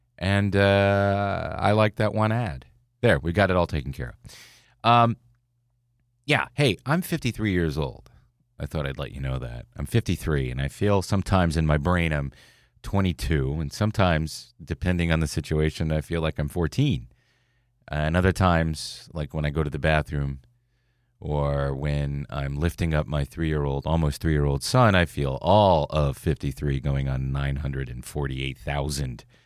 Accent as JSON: {"language": "English", "town": "Mansfield", "region": "Pennsylvania", "country": "United States", "tie": "born or raised there", "also_born_or_lived": "Elmira, New York", "said": "Mansfield, PA is where I spent most of my time, but I was born in Elmira, New York, and spent time there back and forth. All this. So I say I'm from Elmira, New York."}